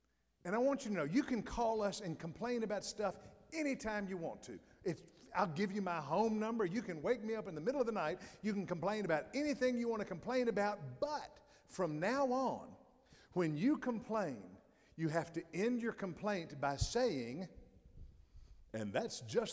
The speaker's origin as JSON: {"language": "English", "region": "Tennessee", "country": "United States", "said": "Now, not all of you know this, but just for the record, I'm from Tennessee."}